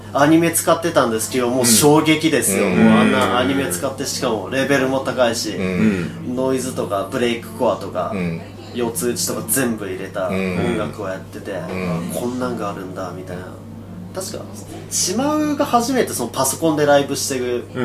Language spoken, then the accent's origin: Japanese; Kitakyushu, Fukuoka, Japan; 僕地元が北九州なんですよ。